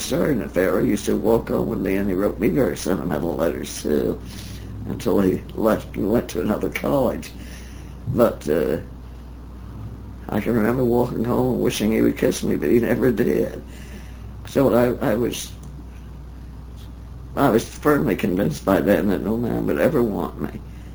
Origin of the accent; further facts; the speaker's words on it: Philadelphia, Pennsylvania, United States; which mentioned I came from Philadelphia, so some stringer sent the story to Philadelphia